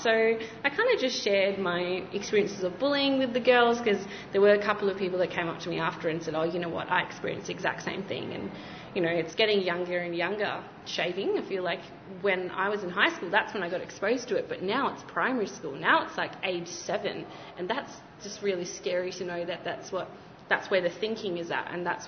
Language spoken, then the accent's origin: English; Perth, Western Australia, Australia; growing up in Perth, and how a lot of the racial slurs or incidents that happened as a kid, I didn't really understand until I grew up